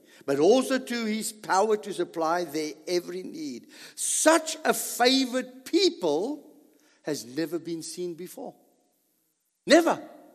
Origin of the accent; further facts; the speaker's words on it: South Africa; I call it a handbag. I'm still South African, man.